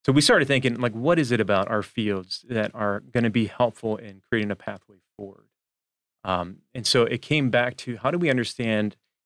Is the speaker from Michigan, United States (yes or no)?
yes; Detroit, Michigan, United States; I grew up in Detroit, which is only 4 hours away though.